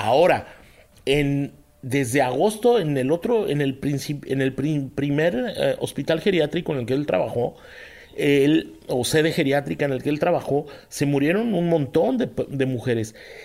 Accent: Texas, United States; es que ya no hablo inglés y el español se me está olvidando. Soy un mexicano de Texas o un tejano mexicano, yo ya ni sé. Estoy hecho bolas. Ajá, exacto, un pocho.

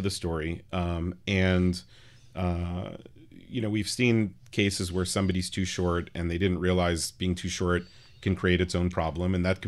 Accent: New York City, New York, United States; I grew up on the Upper West Side, which was not the safe place it is today back then in the late 80s

